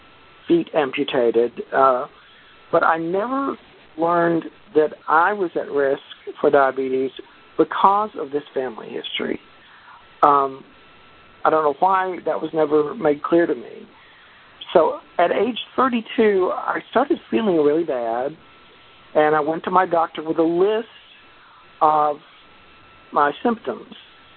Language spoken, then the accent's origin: English; Alabama, United States; I'm from Alabama in the Deep South, where it's really hot right now.